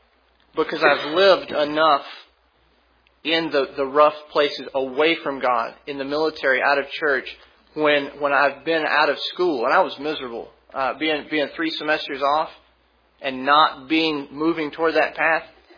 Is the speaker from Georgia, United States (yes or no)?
yes; Stockbridge, Georgia, United States; I'm from Stockbridge, Georgia.